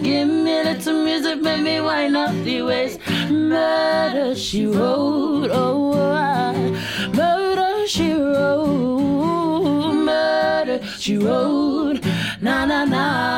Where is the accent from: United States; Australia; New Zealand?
New Zealand; Auckland; we're from South Auckland, Pukekohe and Te Puaha Waikato.